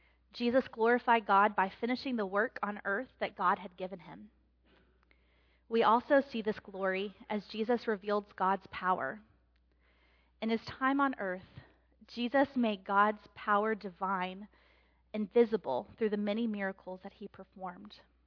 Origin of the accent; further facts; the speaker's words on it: Texas, United States; I grew up in West Texas, so for me, glory means football championships.